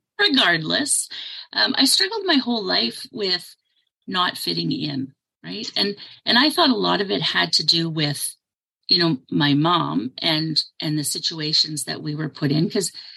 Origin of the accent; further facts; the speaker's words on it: Edmonton, Alberta, Canada; So I live in Canada. I'm in Edmonton, Alberta, in Canada. Right. And I have spent most of my life here. I have lived in other parts of Canada. I also lived in Puerto Rico for a short while.